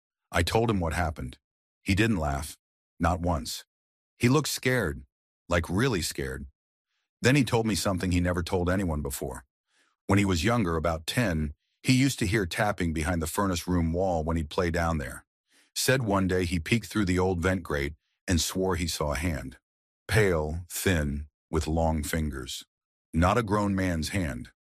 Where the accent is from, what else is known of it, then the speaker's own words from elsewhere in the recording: Detroit, Michigan, United States; I'm from Detroit. East Side, down near the old plants where they used to build Packards. I grew up in a row of duplexes that all looked the same.